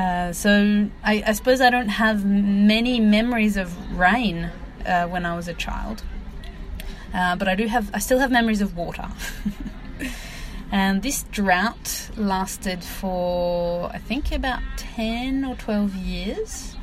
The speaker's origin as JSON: {"language": "English", "town": "Melbourne", "region": "Victoria", "country": "Australia", "tie": "born or raised there", "said": "I grew up in Melbourne, Australia."}